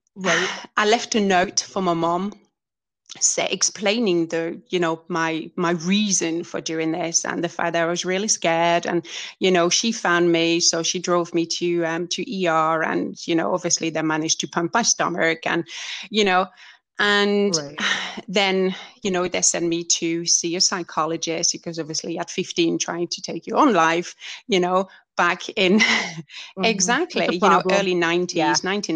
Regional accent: France; So, anyway, I grew up in France

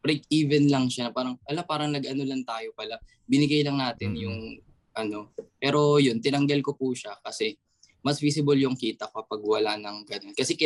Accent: Taguig, Metro Manila, Philippines; Taga-Tagig ako

